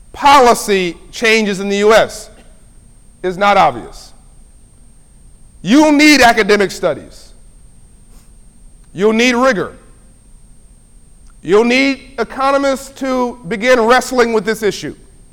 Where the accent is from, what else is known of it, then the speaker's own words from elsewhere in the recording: Compton, California, United States; I grew up in a challenged neighborhood. I grew up in Compton, California, South Central LA. I'm very proud of it.